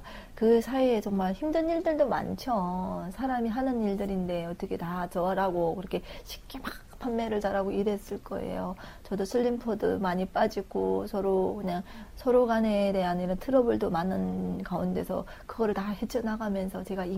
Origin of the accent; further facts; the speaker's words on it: North Korea; now in South Korea; 제가 이북에서 왔습니다.